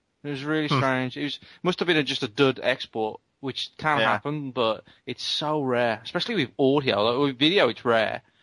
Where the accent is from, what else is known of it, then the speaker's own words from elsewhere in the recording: United Kingdom; I'm British, which means it's right.